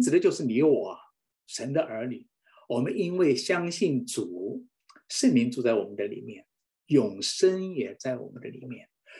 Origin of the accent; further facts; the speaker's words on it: China; 我们中国人很忌讳